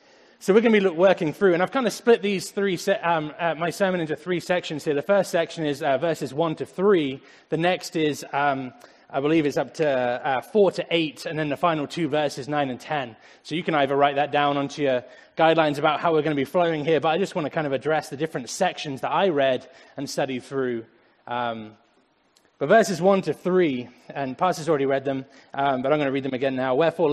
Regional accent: Andover, South East England, United Kingdom; Andover is where I grew up in England. It's a tiny little town in the south.

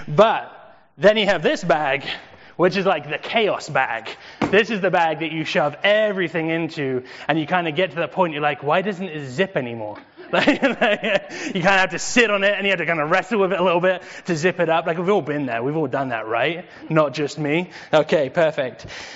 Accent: England, United Kingdom; I'm English. That means you might not understand what I'm saying because I say things differently, right?

